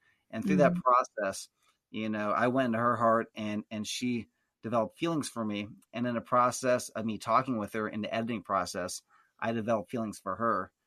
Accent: Missouri, United States; I grew up in Lake of the Ozarks. My father was a secular Jew, and he was non-religious, didn't want anything to do with Jesus. And my mother was a very devout believer.

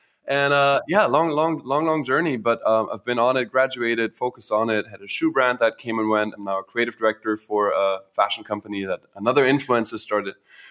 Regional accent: Germany; moved away as an adult; now in United States; Born and raised in Germany, actually. So I hail from a long ways away. I moved here for FIT.

